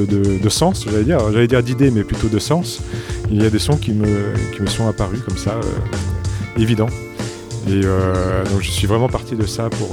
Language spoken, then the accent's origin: French; Grand Est, France; je viens de Lorraine, des Vosges plus précisément